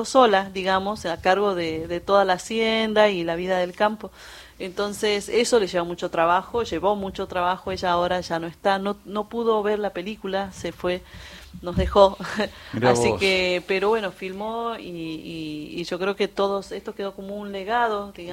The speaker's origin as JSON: {"language": "Spanish", "town": "Cerro Quemado", "region": "Jujuy", "country": "Argentina", "tie": "born or raised there", "said": "Como a veces algunos turistas aparecen por la Quebrada de Humahuaca y nos hacemos am"}